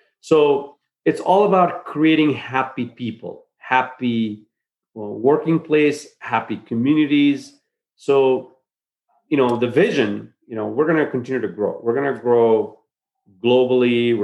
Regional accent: Nepal; when I was growing up in Nepal, especially in Nepal, getting jobs and being treated by employer was horrible.

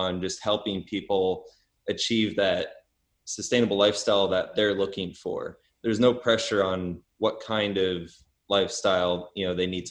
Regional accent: New York, United States; now in Portland, United States; I'm from Portland, Oregon, although I grew up in New York.

